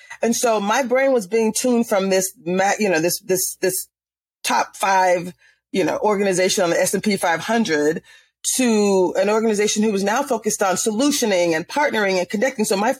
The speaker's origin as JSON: {"language": "English", "region": "Florida", "country": "United States", "tie": "born or raised there", "said": "let me just start by saying I'm a Florida girl. So I was born in Florida. I went to school at the University of Florida. I grew up relatively poor"}